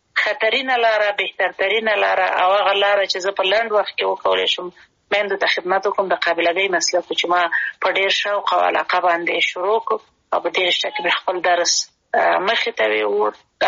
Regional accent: Kunar, Afghanistan; also born or lived in Kabul; زه اصلا د کونړ ولایت یم او پیدایښت هم په خپل مملکت کې دی لومړنۍ زده کړې مې یعنی اول او دویم صنف مې د کونړ په ولایت کې لوستې دی دریم صنف نه بیا کابل ته راغلي

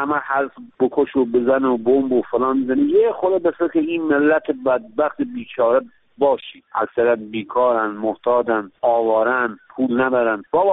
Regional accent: Iran; البته ما ایرانی هستیم و ایران رو دوست داریم

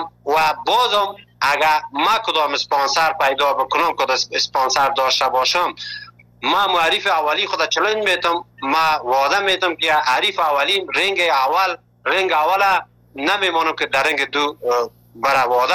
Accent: Afghanistan; now in Turkey

